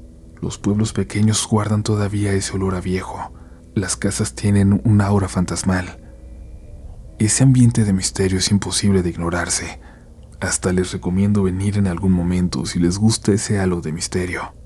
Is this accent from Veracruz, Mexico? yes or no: yes; Xalapa, Veracruz, Mexico; Yo soy de Xalapa, Veracruz. Mi familia es de la Ciudad de México.